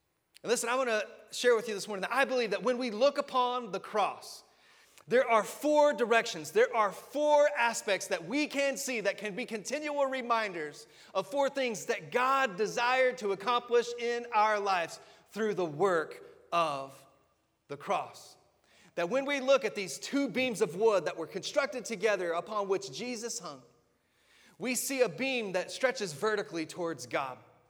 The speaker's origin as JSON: {"language": "English", "region": "Texas", "country": "United States", "said": "And I'm from Texas, so I can get away with what I'm about to do."}